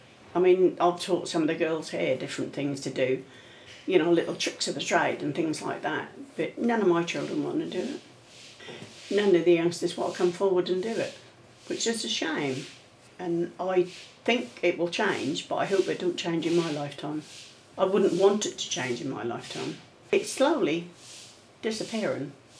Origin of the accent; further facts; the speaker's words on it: Cromer, East of England, United Kingdom; I live in Cromer, born and bred in Cromer, and I've worked for Davis's firm for about 40 years.